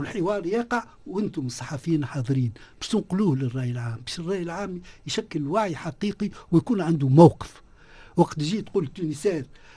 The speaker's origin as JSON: {"language": "Arabic", "country": "Tunisia", "said": "احنا تونسة ولاد بلاد"}